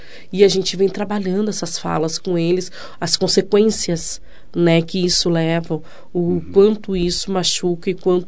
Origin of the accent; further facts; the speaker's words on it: Brazil; eu sou uma menina preta e da favela, né, eu sou cria da Cruzeiro